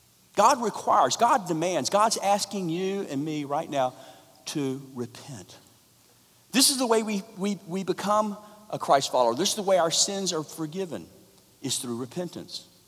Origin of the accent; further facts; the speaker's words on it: Jacksonville, Florida, United States; now in Texas, United States; I say that as a Floridian myself. I live in Texas now, but I'm from Jacksonville, Florida.